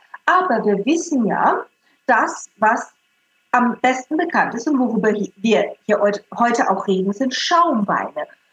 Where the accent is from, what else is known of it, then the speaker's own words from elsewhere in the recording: Southern Germany, Germany; dass es im Winter nie so kalt wurde, wie zum Beispiel in Süddeutschland, wo ich her bin, und im Sommer auch nie so heiß.